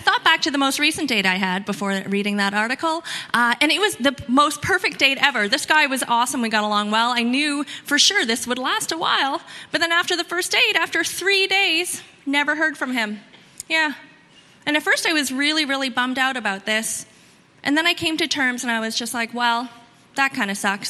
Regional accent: Ontario, Canada; born or raised there

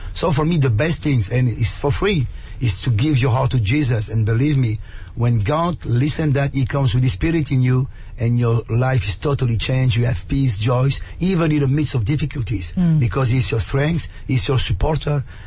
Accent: Mons, Wallonia, Belgium; English is a second language; I am from Belgium, in a town called Mons. So I grew up in an Italian family.

